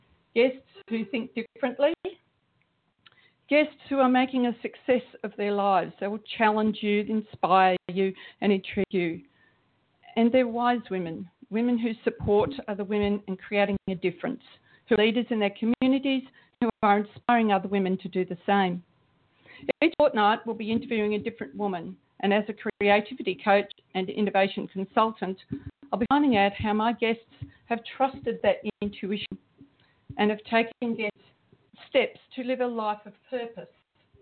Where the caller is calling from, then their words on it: Australia; here. I'm calling from Australia.